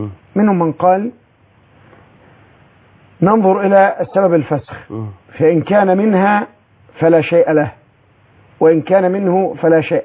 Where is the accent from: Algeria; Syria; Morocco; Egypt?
Egypt; ولكن الذي عليه عمل المحاكم حتى المصرية عندنا أن المأكول والملبوس لا يرد.